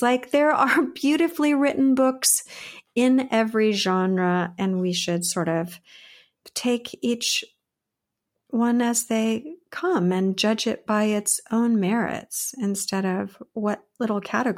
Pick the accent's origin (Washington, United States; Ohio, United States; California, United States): California, United States; Fresno; moved away as an adult; I grew up in Fresno, California, which is in the San Joaquin Valley. And this was, born in 1965. So, and then I left when I was 21, for various reasons, which I won't go into now.